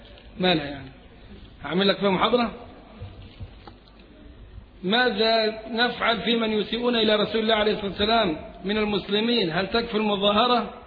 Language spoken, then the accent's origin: Arabic; Upper Egypt, Egypt; now in Cairo, Egypt; انا من الصعيد من قرية ليس فيها محفظ قرآن